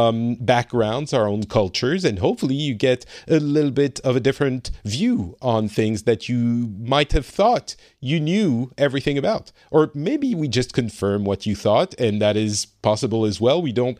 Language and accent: English; France; now in Finland; so I'm from France and I currently live in Finland